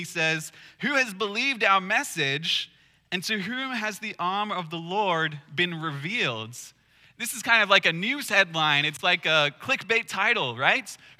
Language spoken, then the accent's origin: English; Sydney, New South Wales, Australia; my hometown where I grew up, Sydney, Australia